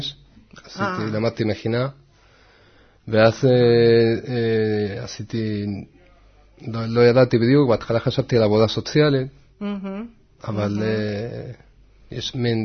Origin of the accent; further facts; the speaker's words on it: Rosario, Santa Fe, Argentina; Hebrew is a second language; now in Israel; אני ארגנטינאי, כן, מרוסריו.